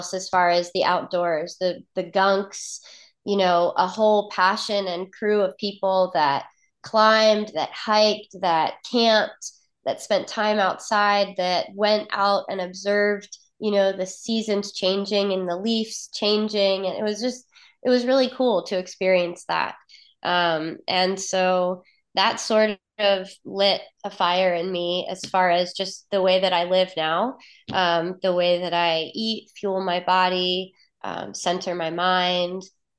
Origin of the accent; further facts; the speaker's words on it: Chesapeake, Virginia, United States; So I am originally from Chesapeake, Virginia. So not too far from Charlottesville. And, you know, growing up in the Hampton Roads was a little bit of a food desert.